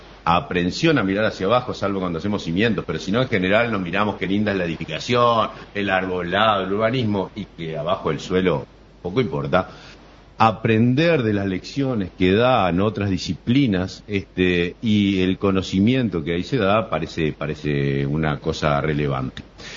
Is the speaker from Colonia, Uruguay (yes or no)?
yes; Colonia, Uruguay; por supuesto que es un orgullo como coloniense y como uruguayo